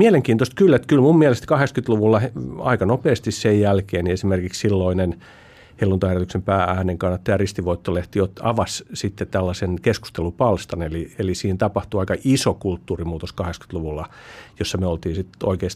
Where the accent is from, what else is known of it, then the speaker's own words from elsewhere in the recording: Helsinki, Uusimaa, Finland; mä oon helsinkiläinen